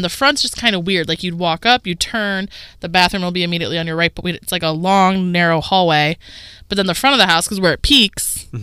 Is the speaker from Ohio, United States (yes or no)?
yes; Toledo, Ohio, United States; I'm like, I'm from West Toledo.